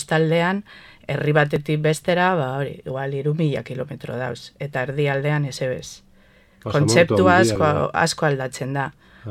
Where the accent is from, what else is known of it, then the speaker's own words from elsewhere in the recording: Santutxu, Basque Country, Spain; Bai, Santutxu jaioa eta hasia be bai.